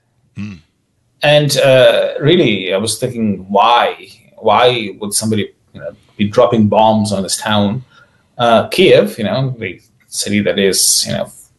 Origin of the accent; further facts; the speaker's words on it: Madagascar; also born or lived in Ukraine; So I was born in Ukraine. But when I was only 6 years old, my parents went to Madagascar in Africa. My dad was a professor of statistics at the university. And so I kind of grew up partially in French-speaking Africa